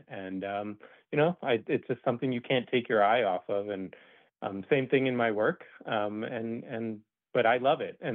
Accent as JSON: {"language": "English", "town": "Boston", "region": "Massachusetts", "country": "United States", "tie": "born or raised there", "said": "I grew up in Boston, and, you know, seeing the big three play out."}